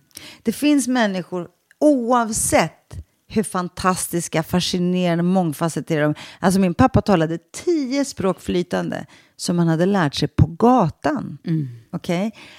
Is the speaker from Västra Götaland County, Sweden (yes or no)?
no; Stockholm, Stockholm County, Sweden; jag växte upp i Sveriges fattigaste förort i Rinkeby med liksom föräldrar som jag såg upp till, men som alla såg ner på. De var städare.